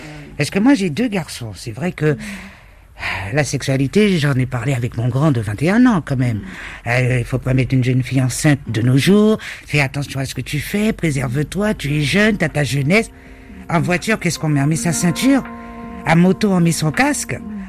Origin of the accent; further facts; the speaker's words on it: Antilles, France; Et c'est vrai que c'est chez nous, aux Antilles aussi, c'est à peu près pareil, hein.